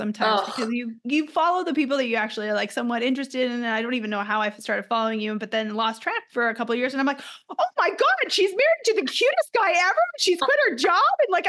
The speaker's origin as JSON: {"language": "English", "town": "Edmonton", "region": "Alberta", "country": "Canada", "tie": "born or raised there", "said": "Let me tell you, I grew up in Edmonton."}